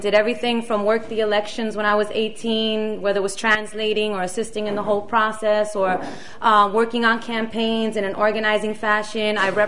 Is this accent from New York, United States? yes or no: no; Passaic, New Jersey, United States; I'm born and raised in Passaic, which is right down Route 21. Lived there for 28 years.